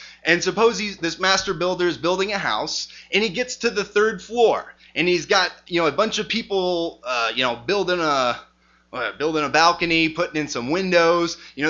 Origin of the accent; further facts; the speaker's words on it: Stockton, California, United States; And so I'm from Stockton, so I guess I have firsthand knowledge of this particular thing.